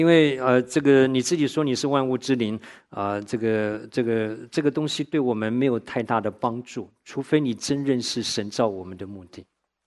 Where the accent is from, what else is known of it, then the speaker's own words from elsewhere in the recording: Tainan, Taiwan; 我到高中的时候都还碰到同学，他这一辈子没有离开过我的家乡台南的啊